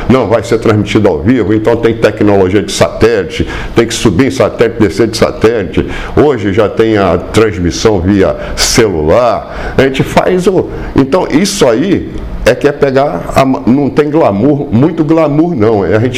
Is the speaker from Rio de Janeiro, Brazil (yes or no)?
yes; Rio de Janeiro, Brazil; eu sou do Rio de Janeiro, estava no Rio